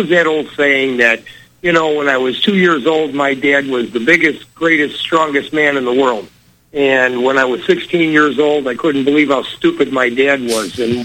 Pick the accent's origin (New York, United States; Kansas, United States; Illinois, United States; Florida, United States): Illinois, United States; Chicago; I said, I'm from Chicago. I said, you ever listen to the news? I said, that's the town where somebody gets shot just about every hour of every day. I said, that's the town I live in.